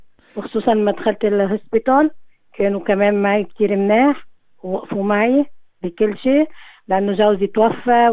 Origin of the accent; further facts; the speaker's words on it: Tripoli, North Governorate, Lebanon; moved away as an adult; أنا من طرابلس، … من طرابلس. أنا جيت لهان متجوزة مع جوزي،